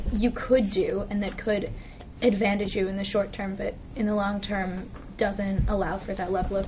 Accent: St. Paul, Minnesota, United States; I'm from St. Paul, Minnesota.

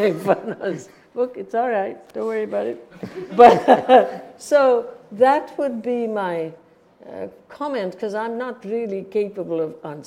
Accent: India; born there; I was born in British India

